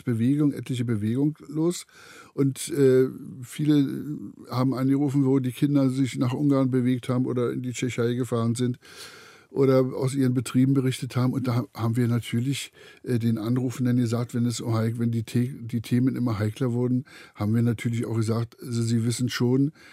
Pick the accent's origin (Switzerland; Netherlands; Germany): Germany; East Germany; Ich bin ja in der DDR groß geworden